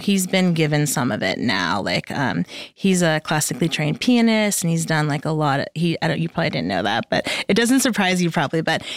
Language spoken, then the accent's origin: English; Michigan, United States; born there; I mean, so I was born in Michigan. I don't even know if you know that.